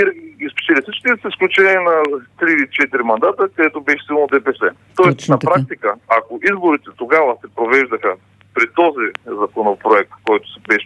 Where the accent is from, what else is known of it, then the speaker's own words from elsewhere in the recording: Burgas, Burgas Province, Bulgaria; Аз съм от Бургас и по Българското Черноморие, в малките, но богати общини, този момент вече сме го виждали.